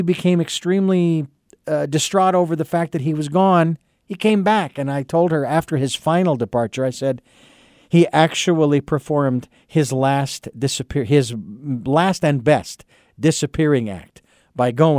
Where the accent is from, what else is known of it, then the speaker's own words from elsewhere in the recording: Phoenix, Arizona, United States; now in Santa Barbara, United States; when I have been walking the streets of Phoenix, which is my hometown, which is where you are these days, in that general area, and even here in Santa Barbara